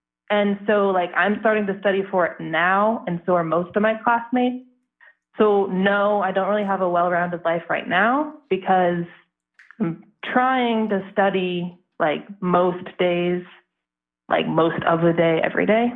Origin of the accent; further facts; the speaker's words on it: Colorado, United States; Yeah. I'm from Colorado.